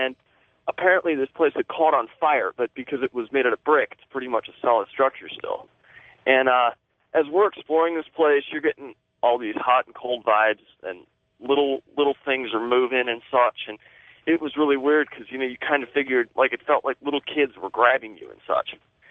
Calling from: Cleveland, Ohio, United States; I'm calling from Cleveland, Ohio.

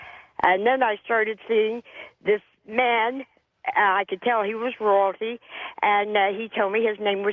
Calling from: Bakersfield, California, United States; Hi, George. This is … I'm calling from Bakersfield.

